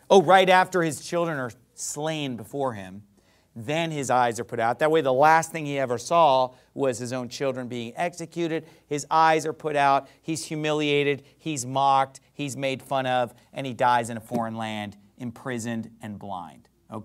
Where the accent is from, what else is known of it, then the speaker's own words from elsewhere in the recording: United States; Well, I'm an American.